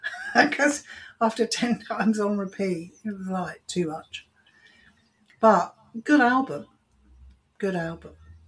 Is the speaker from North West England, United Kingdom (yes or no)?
no; South West England, United Kingdom; I remember going into a record shop where I grew up in North Devon